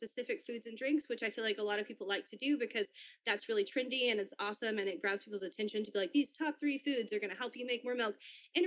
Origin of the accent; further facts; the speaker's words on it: the South, United States; I'm from the South, so I don't know where y'all are, but out here there's Dollar Generals everywhere.